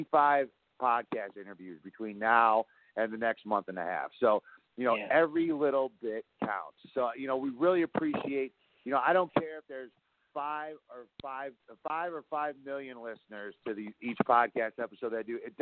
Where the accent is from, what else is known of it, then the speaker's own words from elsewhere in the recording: St. Louis, Missouri, United States; I'm originally from St. Louis, you know.